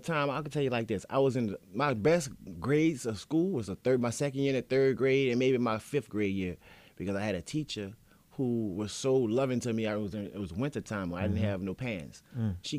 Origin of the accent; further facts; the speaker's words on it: Louisiana, United States; Being coming from where I come from, I grew up on Bourbon Street.